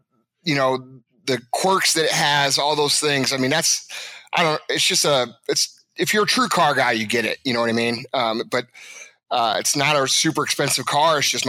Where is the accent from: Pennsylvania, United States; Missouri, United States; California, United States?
Missouri, United States; St. Louis; I grew up in South County, St. Louis, Missouri, and I did all the things little entrepreneur kids do.